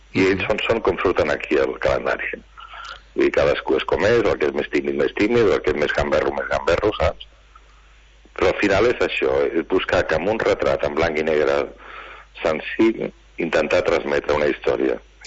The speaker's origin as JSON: {"language": "Catalan", "town": "Barcelona", "region": "Catalonia", "country": "Spain", "tie": "born there", "also_born_or_lived": "Menorca", "said": "encara que jo vaig néixer a Barcelona"}